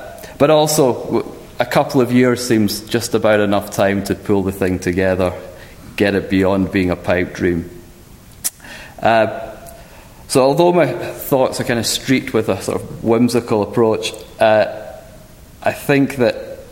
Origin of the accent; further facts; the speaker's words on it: Scotland, United Kingdom; now in United States; As somebody's already noticed, I'm not from these parts. Yes, I'm Scottish